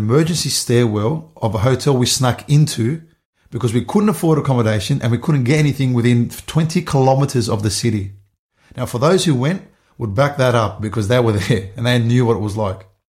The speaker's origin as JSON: {"language": "English", "country": "Australia", "said": "Oh, where are you from? You know. And I actually tell them, from Australia, we've done this, we've done"}